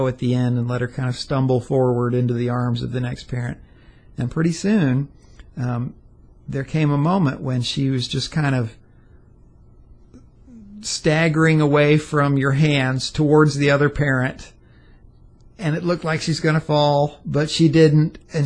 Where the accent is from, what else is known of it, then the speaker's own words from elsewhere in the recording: the South, United States; I was a history major in college, and I grew up in the South